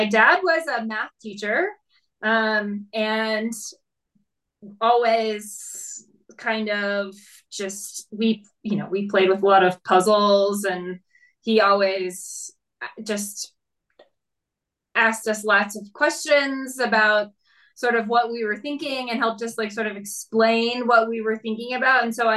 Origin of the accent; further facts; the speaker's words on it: Anchorage, Alaska, United States; Yeah, so I grew up in Anchorage, Alaska, and I spent a lot of time outside.